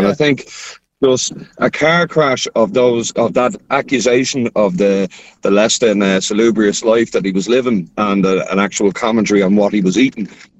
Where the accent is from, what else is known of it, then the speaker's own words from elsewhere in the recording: Ireland; which I'd have a natural aversion to as an Irishman